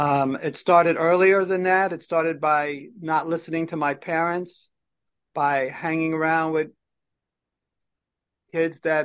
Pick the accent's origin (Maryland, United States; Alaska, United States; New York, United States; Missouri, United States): New York, United States; The Bronx; I grew up in the Bronx in New York.